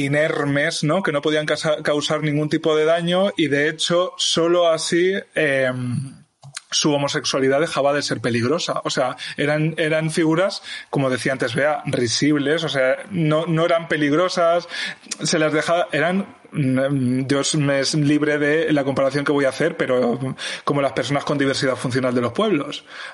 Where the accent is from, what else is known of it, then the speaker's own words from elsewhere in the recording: Alpera, Castilla-La Mancha, Spain; Alpera, Albacete, que es mi pueblo.